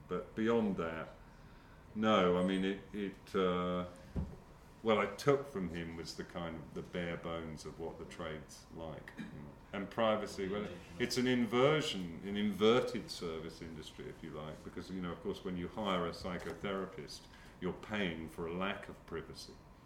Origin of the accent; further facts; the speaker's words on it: London, United Kingdom; in the 1960s, when I grew up in London